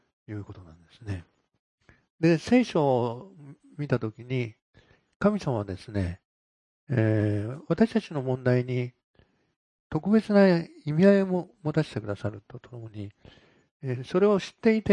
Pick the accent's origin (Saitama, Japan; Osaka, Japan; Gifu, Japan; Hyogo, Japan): Hyogo, Japan; Akashi; で私、明石人だから、明石するじゃないですか。